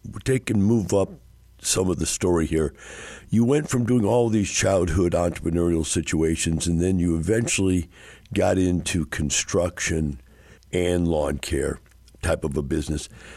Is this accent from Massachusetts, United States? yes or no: no; Wisconsin, United States; Yeah, I grew up in Wisconsin, but they had it up there.